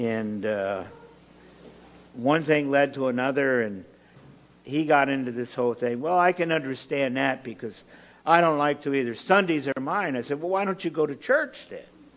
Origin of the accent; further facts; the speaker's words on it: Michigan, United States; Since I'm originally from Michigan, I worked the GMC Truck and Coach Division.